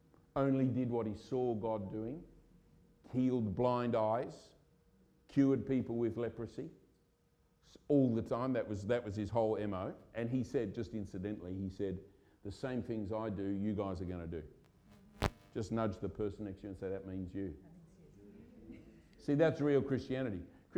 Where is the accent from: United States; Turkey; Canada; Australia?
Australia; now in United Kingdom; I remember as an Australian thinking, what the heck is that? Where's SW7?